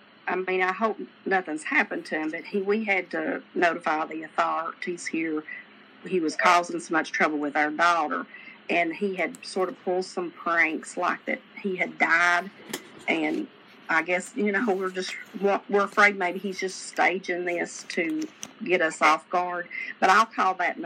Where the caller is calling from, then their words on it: Florida, United States; I'm calling from Florida.